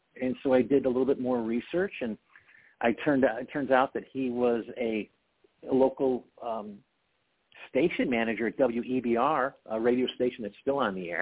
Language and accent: English; Buffalo, New York, United States; a lot of these stories are about Buffalo, my hometown.